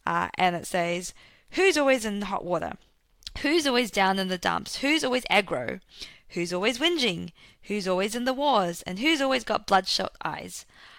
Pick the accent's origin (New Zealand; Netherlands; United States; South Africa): New Zealand; now in Australia; actually I'm not from Australia. I am currently here, but I am from New Zealand, and I've been here a number of years